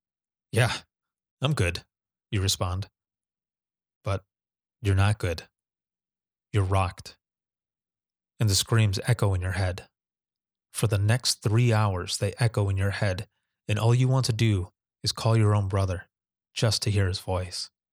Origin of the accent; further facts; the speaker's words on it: Michigan, United States; the I Am 911 movement in Michigan, my home state.